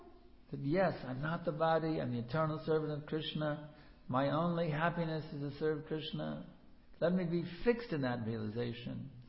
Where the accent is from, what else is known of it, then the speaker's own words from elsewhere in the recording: Texas, United States; It's like, I come from Texas, and we have these huge hurricanes. They come on the Gulf of Mexico, humongous storms.